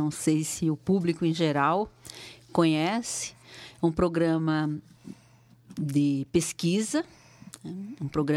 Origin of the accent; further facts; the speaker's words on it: João Pessoa, Paraíba, Brazil; Eu sou nordestina, sou originária de João Pessoa, Paraíba. Fiz toda a minha educação básica em escola pública.